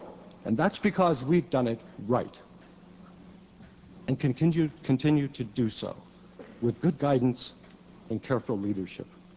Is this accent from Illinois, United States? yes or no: yes; Urbana, Illinois, United States; This is not only my alma mater, it is my birthplace. I grew up in Urbana.